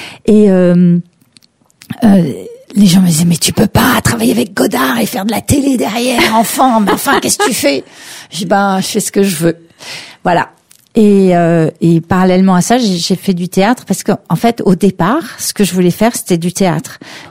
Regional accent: France; born there; Alors, j'ai un papa qui est allemand et une mère américaine. Je suis née en France.

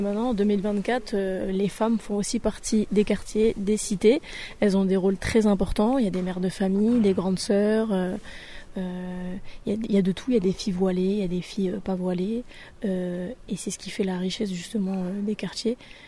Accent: Metz, Grand Est, France; Alors, moi, je viens de Metz, donc j'ai grandi là-bas.

